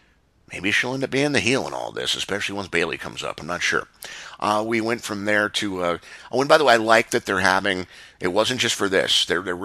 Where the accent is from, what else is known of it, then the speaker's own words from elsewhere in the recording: Minnesota, United States; I always go to Minneapolis because I'm from Minnesota, and that way people can't accuse me of picking on their home area.